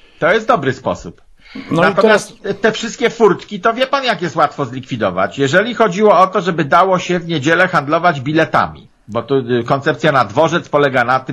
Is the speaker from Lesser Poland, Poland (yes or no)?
no; Pomeranian Voivodeship, Poland; ze Starogardu Gdańskiego, moje strony kociewskie